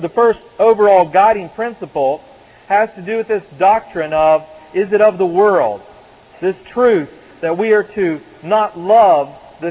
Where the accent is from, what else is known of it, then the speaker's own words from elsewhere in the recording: the South, United States; I'm from the South. I know my accent's funny sometimes